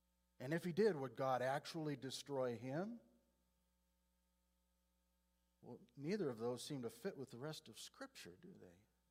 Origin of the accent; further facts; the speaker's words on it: Marshalltown, Iowa, United States; when I was a little boy growing up in Marshalltown in the 50s, the official name of our church was Baptist Temple.